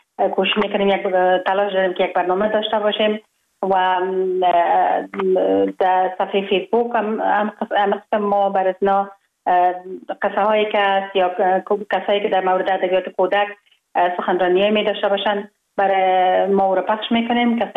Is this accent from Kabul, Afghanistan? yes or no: yes; Kabul, Afghanistan; من خوشبختانه در یک خانواده روشن فکر به دنیا آمدم، در شهر کابل در محله کوته سنگی تولد شدم.